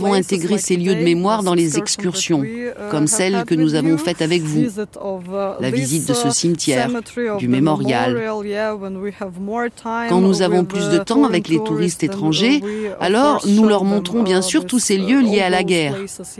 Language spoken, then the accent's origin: French; Luhansk, Luhansk Oblast, Ukraine; now in Lviv, Ukraine; Je viens de Lugansk et j'ai quitté ma ville à l'été 2015, quand la guerre a commencé, parce qu'il était déjà dangereux d'y rester. Nous étions membres du Maïdan de Lugansk, des patriotes pro-ukrainiens.